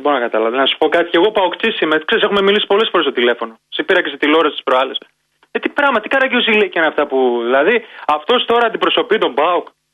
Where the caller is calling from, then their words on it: Thessaloniki, Central Macedonia, Greece; είμαι από Θεσσαλονίκη, τι κάνεις?